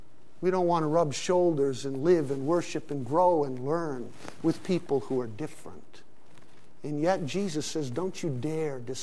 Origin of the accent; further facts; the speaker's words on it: Larkana, Sindh, Pakistan; I grew up in Pakistan. When I was 8 or 9 years of age, my brother and I were out riding our bikes on some of the dusty streets. We were living in a large city, the city of Larkana at that time.